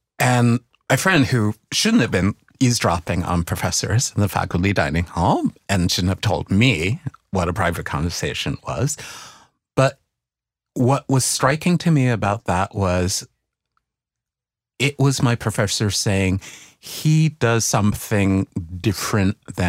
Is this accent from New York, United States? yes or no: yes; New York City, New York, United States; It's like, because I grew up in the South Bronx. How scary could Fort Greene be?